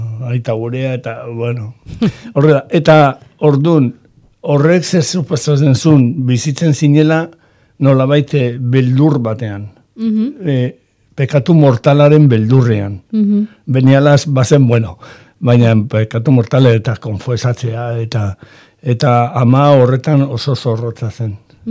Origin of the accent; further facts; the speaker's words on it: San Sebastián, Basque Country, Spain; born there; nire aurrekoek Nafarra ziren, Donostebekoak, ni ja Donostin jaio nintzen, gurasoak etorri ziren Donostira